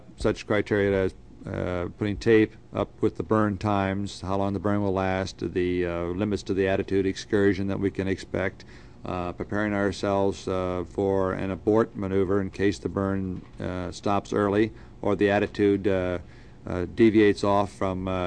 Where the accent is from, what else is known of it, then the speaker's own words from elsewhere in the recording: Milwaukee, Wisconsin, United States; also born or lived in Ohio; I was born in Ohio, but spent most of my life in Milwaukee, Wisconsin, where I claim home.